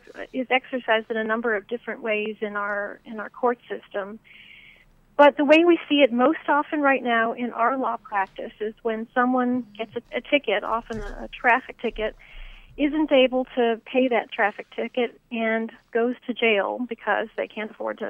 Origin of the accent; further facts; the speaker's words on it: Georgia, United States; It certainly happens here in my home state of Georgia.